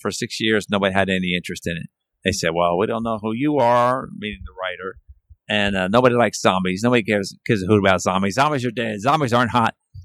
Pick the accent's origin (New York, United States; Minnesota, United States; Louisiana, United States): New York, United States; but I come from the East Village. It's kind of there's a little tiny neighborhood there where a lot of pop culture trends seem to come from.